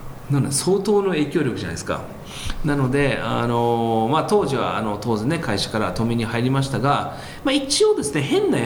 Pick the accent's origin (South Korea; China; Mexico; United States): United States; なのでアメリカで母子家庭で育ってきたんですよね。